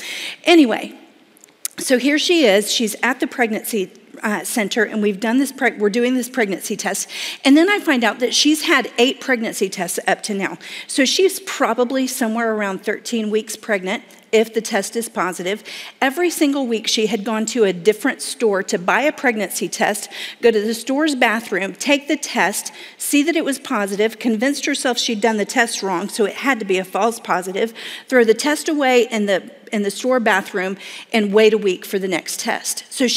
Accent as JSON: {"language": "English", "region": "Florida", "country": "United States", "said": "you know, I'm from Florida, and one of my favorite colors of blue is the ocean on a summer day"}